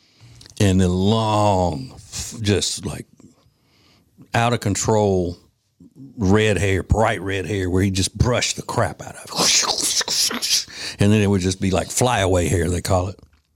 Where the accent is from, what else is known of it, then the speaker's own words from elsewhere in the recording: Winnfield, Louisiana, United States; And I'd been working at my hometown radio station in Winfield, Louisiana.